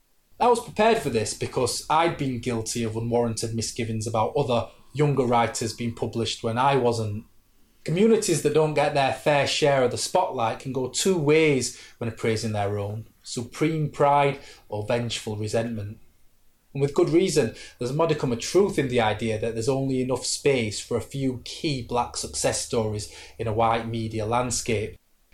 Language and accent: English; Sheffield, Yorkshire and the Humber, United Kingdom; I'm working class from Sheffield.